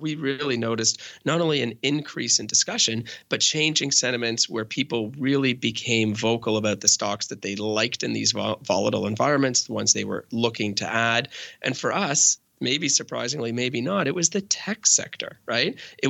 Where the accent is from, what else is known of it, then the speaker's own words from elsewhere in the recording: Canada; I'm Canadian, of course, right?